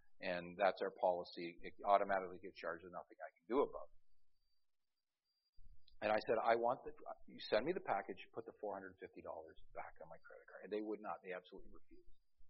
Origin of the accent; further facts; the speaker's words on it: Scotland, United Kingdom; now in Canada; I'm Baptist and I'm Scottish and I could swallow my pride.